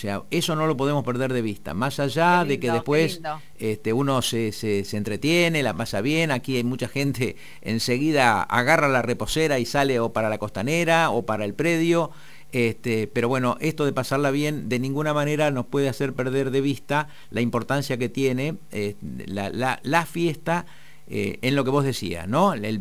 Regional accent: Buenos Aires, Argentina; Bonaerense del distrito más austral de la provincia de Buenos Aires y el único distrito bonaerense que es patagónico.

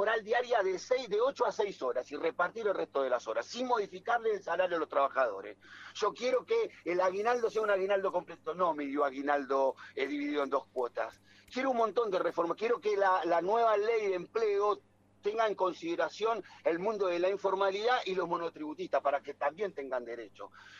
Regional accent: Argentina; Soy un argentino que considera que la patria es mucho más grande que el conurbano

